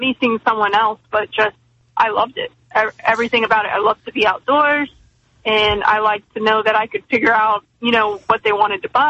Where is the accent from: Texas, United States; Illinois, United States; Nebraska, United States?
Texas, United States; Fort Worth; Yep, I'm from Texas, born and raised in a town called Fort Worth, Texas, which is just west of Dallas.